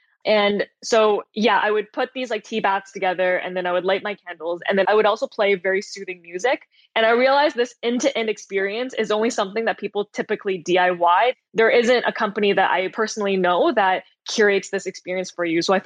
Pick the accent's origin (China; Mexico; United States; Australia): China; also born or lived in Canada; I was born in Canada, but I was raised by my grandparents in China for a period of my life.